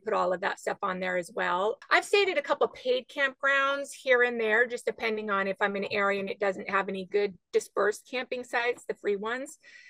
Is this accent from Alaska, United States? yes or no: yes; Alaska, United States; because I grew up in Alaska, off-grid in the wilds of Alaska. There's no roads. We lived in a floating house.